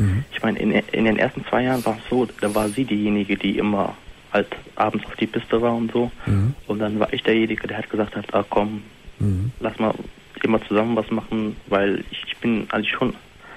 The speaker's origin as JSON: {"language": "German", "region": "North Rhine-Westphalia", "country": "Germany", "said": "ich bin aus NRW"}